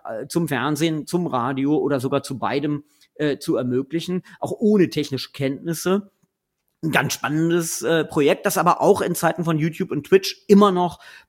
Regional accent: Göttingen, Lower Saxony, Germany; Ich komme ja aus Göttingen, deswegen ist es für mich ein Zurück in meine Heimatregion

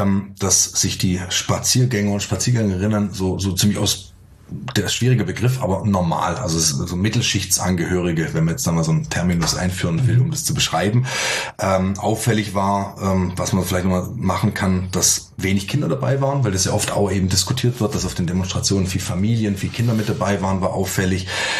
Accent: Sindelfingen, Baden-Württemberg, Germany; zum einen komme ich selber ja aus Sindelfingen

